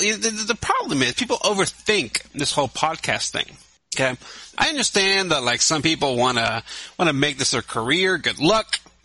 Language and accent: English; Bronx, New York, United States; Oh, she's from the Bronx. I'm from the Bronx. We're like twins.